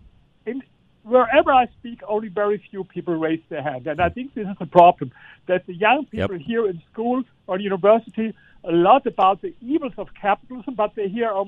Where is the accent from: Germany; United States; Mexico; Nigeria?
Germany; English is a second language; for example, I come from Germany.